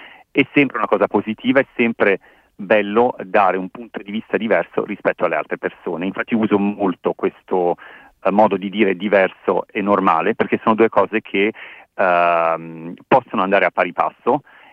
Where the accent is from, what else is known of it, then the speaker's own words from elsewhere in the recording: Croatia; born there; sono nata in Croazia quasi 43 anni fa